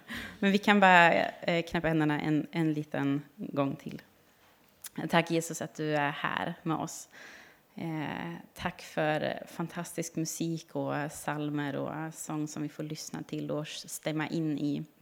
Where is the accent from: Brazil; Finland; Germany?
Germany; Southern Germany; Swedish is a second language; moved away as an adult; now in Gotland, Sweden; Jag är uppvuxen i södra Tyskland, till alltså gränsen mot Schweiz och Frankrike. Det är 2 mil till Schweiz och 3 mil till Frankrike.